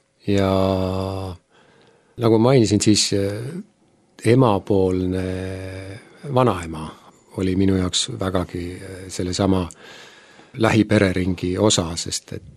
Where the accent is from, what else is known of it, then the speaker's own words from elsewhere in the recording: Saare County, Estonia; Ma olen pärit Saaremaalt. Täpsemalt siis sealt Orissaare ja Pöide kandist, et kohe kui mandri poolt minna, Väinatammilt maha, kas siis paremale või vasakule, see on siis minu lapsepõlve piirkond.